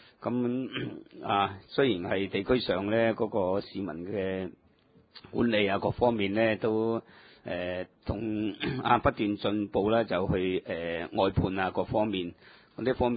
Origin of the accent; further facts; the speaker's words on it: China; 都系代表我哋中国人呢一个光荣嘅